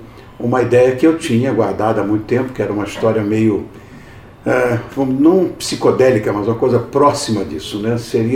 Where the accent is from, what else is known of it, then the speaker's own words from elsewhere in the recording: Rio de Janeiro, Brazil; now in São Paulo, Brazil; eu sou carioca e os meus primeiros discos foram gravados no Rio de Janeiro.